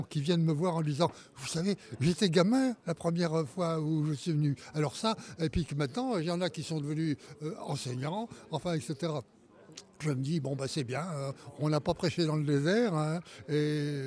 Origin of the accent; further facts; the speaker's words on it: Angoulême, Nouvelle-Aquitaine, France; Quand je voyageais, que j'expliquais que j'étais d'Angoulême, alors je disais, ben c'est au nord de Bordeaux et c'est à côté de Cognac.